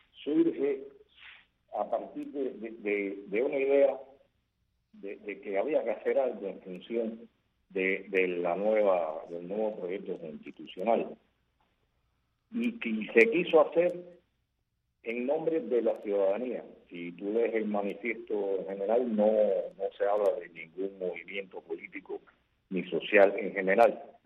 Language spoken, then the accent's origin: Spanish; Cuba